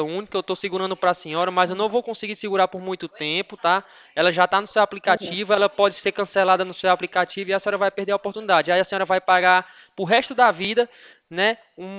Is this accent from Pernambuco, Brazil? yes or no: yes; Ouricuri, Pernambuco, Brazil; now in São Paulo, Brazil; Eu sou de Oricuri, mas não moro lá não. Eu moro em São Paulo, faço faculdade, né?